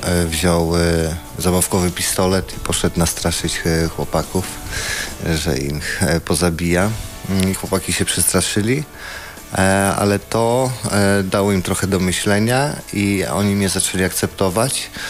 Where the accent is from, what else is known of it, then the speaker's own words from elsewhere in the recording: Ząbki, Masovian Voivodeship, Poland; jestem spod Warszawy, z podwarszawskich Ząbek.